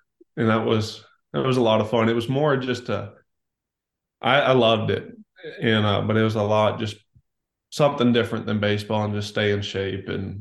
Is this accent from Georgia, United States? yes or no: yes; Atlanta, Georgia, United States; born there; also born or lived in North Carolina; Well, I liked watching Chipper Jones because I was born in Atlanta. So, and then North Carolina, it was either really the Braves or the Nationals or Orioles.